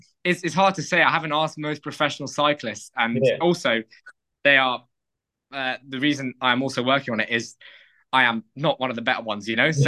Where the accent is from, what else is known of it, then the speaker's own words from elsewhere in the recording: London, United Kingdom; maybe it's because I'm from London and we didn't have many descents.